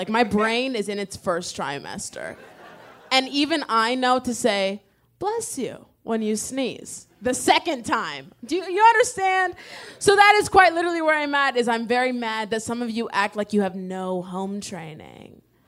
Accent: Nebraska, United States; I'm from Nebraska, and I have more social awareness than this.

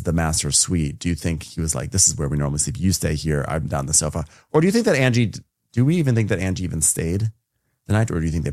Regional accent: New York, United States; accent: New York; I'm hoping everyone's really enjoying my New York accent as I say water, water, water, water, water.

